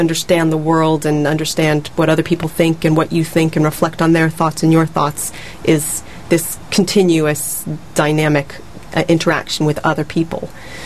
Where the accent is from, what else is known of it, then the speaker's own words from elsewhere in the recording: California, United States; also born or lived in Oxford / London; now in Brighton, United Kingdom; born in New York, raised in California, but been in Oxford, London, and Brighton now.